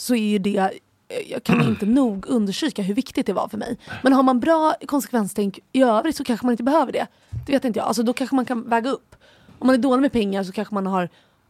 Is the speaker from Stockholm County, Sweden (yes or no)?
yes; Gustavsberg, Stockholm County, Sweden; also born or lived in Ängsvik; Jag är uppvuxen först i ett kollektiv ute i Ängsvik. Oj. Och sen i Gustavsberg.